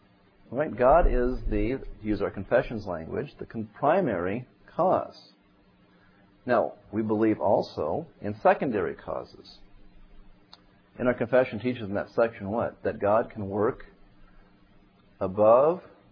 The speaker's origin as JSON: {"language": "English", "region": "California", "country": "United States", "said": "I'm from California, so we like to think of things revolving around that state."}